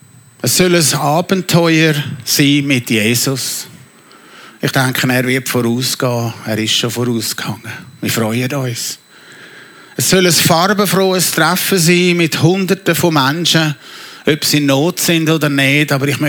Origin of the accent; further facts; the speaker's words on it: Switzerland; Als eine Einzelperson, als eine Gemeinde, als ein Teil vom Talkessel, als ein Schweizer, als ein Europäer